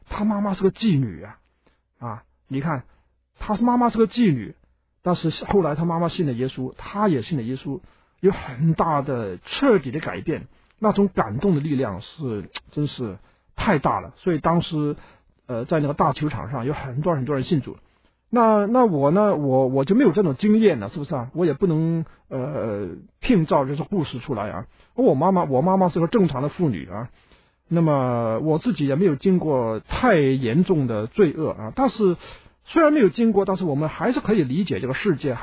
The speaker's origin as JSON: {"language": "Chinese", "country": "China"}